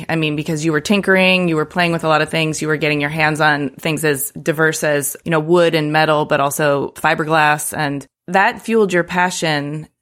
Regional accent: Detroit, Michigan, United States; I grew up in Detroit. So yeah, at the same time. Yeah, I was right there for the dark ages of American cars.

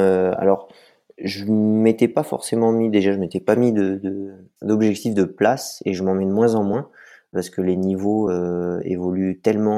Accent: Auvergne-Rhône-Alpes, France; Je suis né dans le Vercors, mes parents y habitent toujours.

